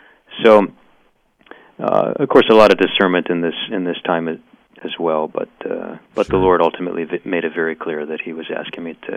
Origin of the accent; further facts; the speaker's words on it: Michigan, United States; So I'm from Michigan, and I went to a school in Michigan for college